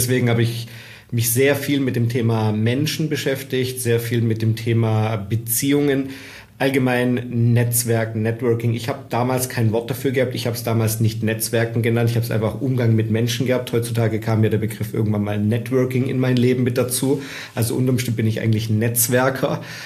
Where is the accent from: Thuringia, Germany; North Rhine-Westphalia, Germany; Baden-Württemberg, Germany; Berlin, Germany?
Baden-Württemberg, Germany; Stuttgart; ich gehe schon auf die 40 zu. Ja, so wie du sagst, komme ursprünglich aus dem Stuttgarter Raum, aus Süddeutschland, aus dem Schwabeländle, lebe jetzt mittlerweile seit 2021 hier im wunderschönen Dubai